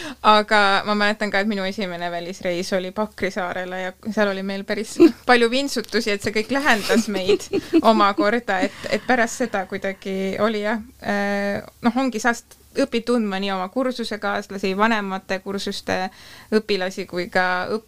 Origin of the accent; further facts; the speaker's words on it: Tartu, Tartu County, Estonia; kuna ma olen põline tartlane